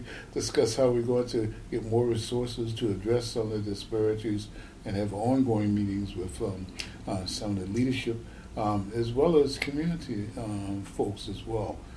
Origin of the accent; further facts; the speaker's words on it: Virginia, United States; I'm originally from Virginia